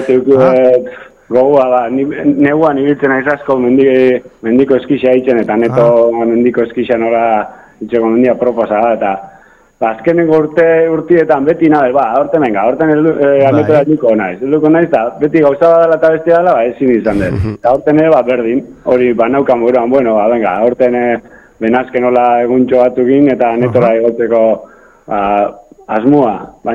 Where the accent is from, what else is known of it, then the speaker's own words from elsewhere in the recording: Basque Country, Spain; Ergoibaren bizin nintzen nian da, ni Ergoibarkoan izateta.